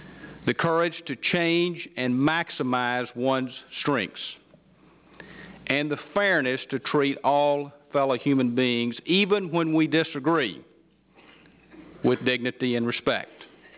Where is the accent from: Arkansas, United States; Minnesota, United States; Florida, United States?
Arkansas, United States; Hope; also born or lived in Hot Springs; What's at stake is the sense of community that Bill Clinton and I grew up with in Hope and Hot Springs